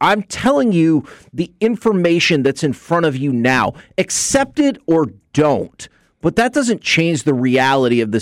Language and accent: English; Texas, United States; Oh, look, we were all born and raised in the Metroplex.